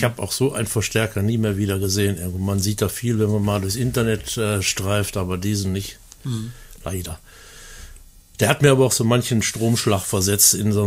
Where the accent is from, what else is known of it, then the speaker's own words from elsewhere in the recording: Homberg, North Rhine-Westphalia, Germany; born there; Nein, ich bin gebürtiger Homberger.